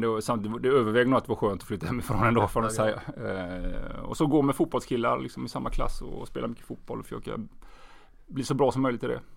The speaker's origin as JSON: {"language": "Swedish", "region": "Västra Götaland County", "country": "Sweden", "tie": "born or raised there", "said": "Ja, jag är uppvuxen i Görland, heter det. Ett litet samhälle söder om Stenungsund, ligger 4 mil norr i Göteborg ungefär."}